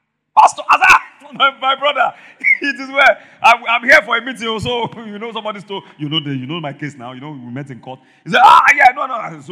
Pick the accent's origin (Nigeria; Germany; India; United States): Nigeria; Mokola, Oyo; I was born and bred in Mokola.